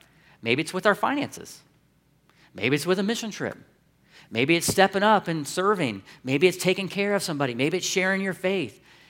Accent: Columbus, Ohio, United States; Now, I grew up in Columbus and went to Northland High School, so I kind of know Lyndon McKinley.

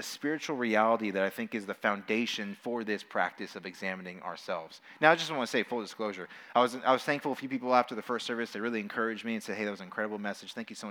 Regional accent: Las Vegas, Nevada, United States; I was raised in Las Vegas. I'm actually a local there, which is kind of an abnormality. Only 25% of us are actually born there.

